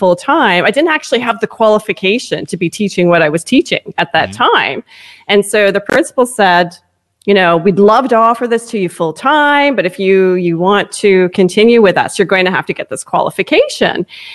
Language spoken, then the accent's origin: English; Canada; As a Canadian